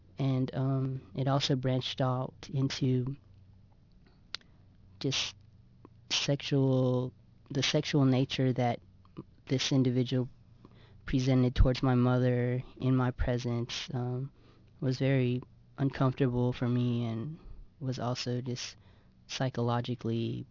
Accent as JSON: {"language": "English", "region": "New Jersey", "country": "United States", "tie": "born or raised there", "said": "mother's a immigrant from the Philippines, and she's a single mother who raised me since birth here when I was born in New Jersey"}